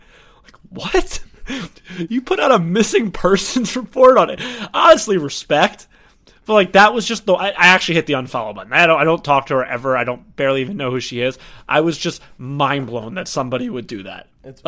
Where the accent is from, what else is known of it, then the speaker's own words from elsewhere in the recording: United States; I know I'm from America.